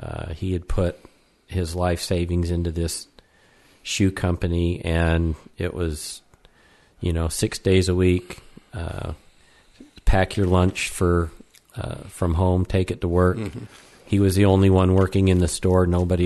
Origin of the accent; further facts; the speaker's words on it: Salt Lake City, Utah, United States; I was born in Salt Lake City a long, long time ago in a galaxy far, far, far away.